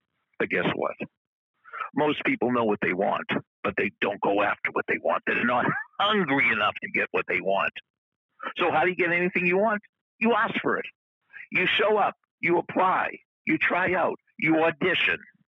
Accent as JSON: {"language": "English", "region": "Massachusetts", "country": "United States", "tie": "born or raised there", "said": "is specially dedicated to all of my friends at Berkshire Hathaway Page Realty in Massachusetts, my home state."}